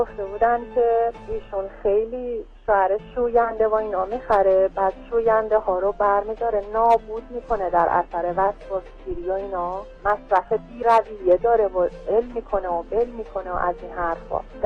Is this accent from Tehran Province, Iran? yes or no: no; Isfahan, Iran; بله، من اصفهانی هستم.